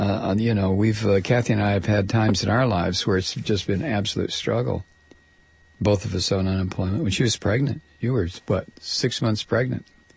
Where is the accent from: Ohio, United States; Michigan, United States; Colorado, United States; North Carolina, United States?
Ohio, United States; Toledo; I grew up in the Detroit area in Toledo, and I spent an awful lot of time there.